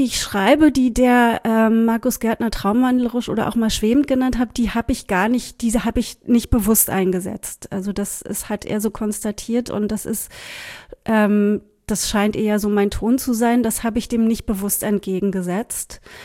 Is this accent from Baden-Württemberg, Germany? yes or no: no; Berlin, Germany; Ich bin ja in West-Berlin aufgewachsen, die halbe Stadt, die es nicht mehr gibt.